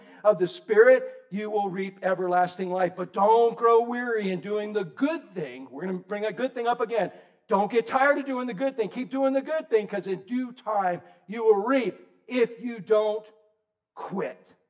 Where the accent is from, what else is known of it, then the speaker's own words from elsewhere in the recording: Florida, United States; But I grew up in Citrus County. I grew up in Orange County when it was covered with oranges.